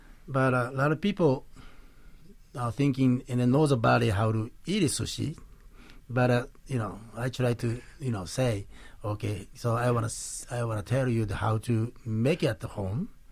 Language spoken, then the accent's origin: English; Hiroshima, Japan; English is a second language; So my hometown, Hiroshima, has the professional team called Hiroshima Cubs, which they won this year.